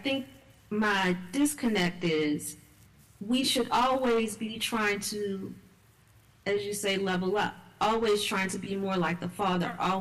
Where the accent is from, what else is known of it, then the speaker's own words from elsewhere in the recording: New Orleans, Louisiana, United States; New Orleans, Louisiana.